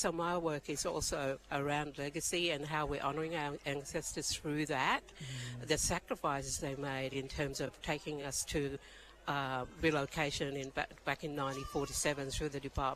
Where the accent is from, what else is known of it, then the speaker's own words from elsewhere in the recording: Saibai Island, Queensland, Australia; now in Brisbane, Australia; I'm from the Torres Strait, from Saibai Island, all the way up there, Top Western.